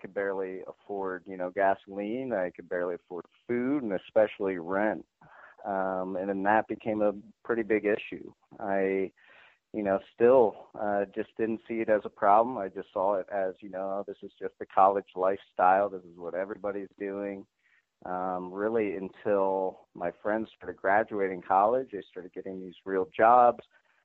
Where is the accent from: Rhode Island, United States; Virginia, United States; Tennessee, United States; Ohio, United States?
Ohio, United States; Columbus; As I said earlier, I grew up in Columbus, Ohio, and coming into high school, I was, you know, a pretty shy guy.